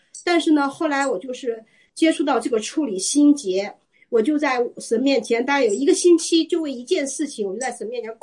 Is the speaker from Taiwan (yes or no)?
no; China; now in United States; 因为我们都是成长在中国这个大环境，就从小我们接受的文化呢，我是信主，等于是并不是年轻的时候就信主